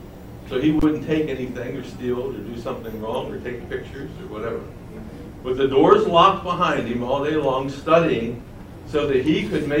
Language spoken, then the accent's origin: English; Baltimore–Washington area, United States; now in Dallas, United States; Well, you know, I'm from the Baltimore, Washington, D.C. area. I'm glad I'm not back there this week.